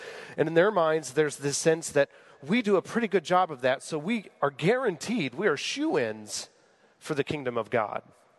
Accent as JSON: {"language": "English", "region": "Missouri", "country": "United States", "tie": "born or raised there", "said": "but since I grew up in Missouri on a farm"}